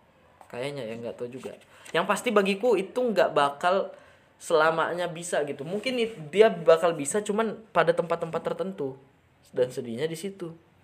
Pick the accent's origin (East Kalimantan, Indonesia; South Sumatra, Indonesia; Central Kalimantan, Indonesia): East Kalimantan, Indonesia; Tenggarong; Contohnya yang kayak aku nih, orang Tenggarong nggak begitu makan kayak apa sih bahasa-bahasa Indonesia ya, kita aja di sini bahasa Kutai